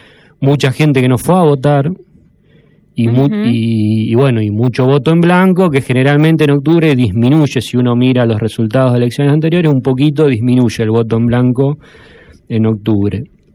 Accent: Buenos Aires, Argentina; todos los que somos bonaerenses

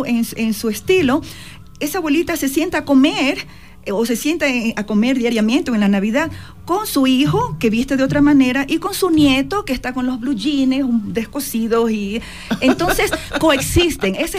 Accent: Ecuador; todos somos ecuatorianos

